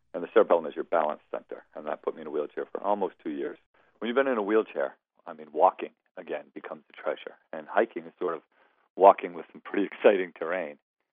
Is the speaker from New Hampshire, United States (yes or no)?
yes; Colebrook, New Hampshire, United States; I did hike as a boy. I grew up in Colebrook, New Hampshire. Climbed a lot as a child.